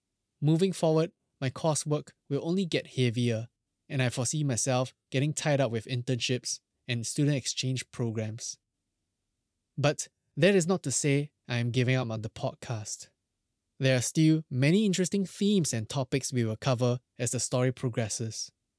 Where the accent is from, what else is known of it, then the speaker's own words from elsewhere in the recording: Singapore; Despite being Singaporean myself, I did not know much about our history apart from the national narrative touted by the government.